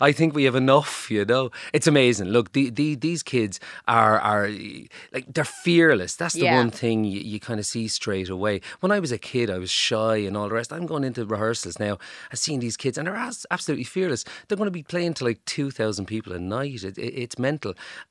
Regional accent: Waterford, Munster, Ireland; Like, I'm a blah from Waterford, you know, do me tape.

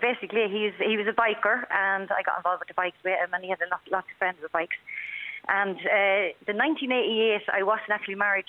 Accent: Walsh Island, County Offaly, Ireland; Born and bred in it. Yes, I am indeed.

